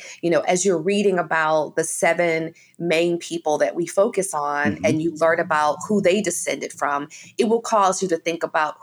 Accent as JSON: {"language": "English", "town": "Detroit", "region": "Michigan", "country": "United States", "tie": "born or raised there", "also_born_or_lived": "Louisville / Erlanger", "said": "I was born in Louisville, Kentucky. And my parents moved to Detroit, you know, in the 80s for, you know, better opportunities."}